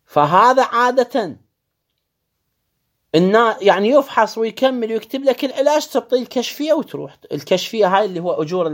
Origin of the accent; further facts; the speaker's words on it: Iraq; الآن احنا عندنا في العراق